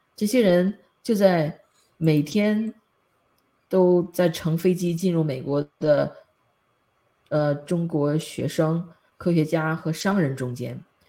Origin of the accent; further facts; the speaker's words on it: Taiwan; 我台湾人过去几十年也有台湾人做中共间谍的